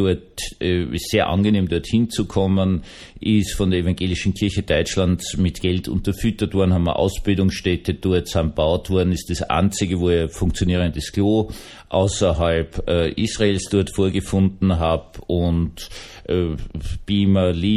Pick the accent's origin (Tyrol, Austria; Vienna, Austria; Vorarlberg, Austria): Vienna, Austria; Ich bin Wiener bürgerlicher Protestant.